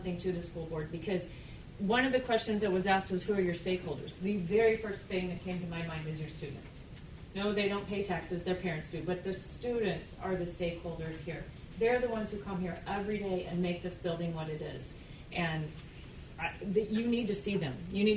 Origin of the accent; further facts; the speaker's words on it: Rockport, United States; I'm from Rockport. I've lived in Maryville my whole life.